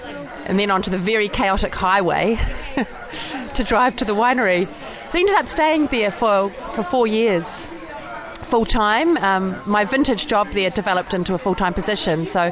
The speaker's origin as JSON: {"language": "English", "region": "Marlborough", "country": "New Zealand", "tie": "born or raised there", "said": "So I grew up in Marlborough back 80s and 90s"}